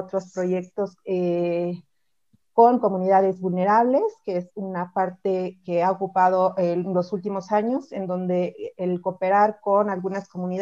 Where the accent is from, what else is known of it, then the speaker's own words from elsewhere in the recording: Teziutlán, Puebla, Mexico; yo soy mexicana, como lo acabas de decir, poblana, aunque no muy poblana, ¿no? No en el estereotipo poblano. Siempre que los poblanos me preguntan, les digo que soy una ciudadana del mundo. Y bueno, en este sentido, pues sí, nací en un lugar que se llama Teciutlán